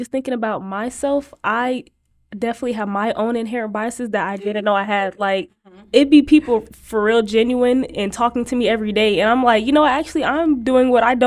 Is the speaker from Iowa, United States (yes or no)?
yes; Iowa, United States; being born and raised in Iowa is like, that is not natural.